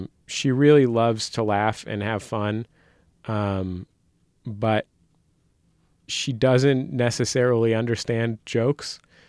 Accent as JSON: {"language": "English", "town": "San Francisco", "region": "California", "country": "United States", "tie": "born or raised there", "said": "I grew up in San Francisco"}